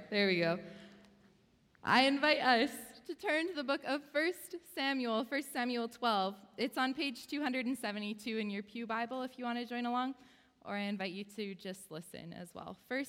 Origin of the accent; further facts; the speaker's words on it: Edmonton, Alberta, Canada; I'm originally from Edmonton, Alberta.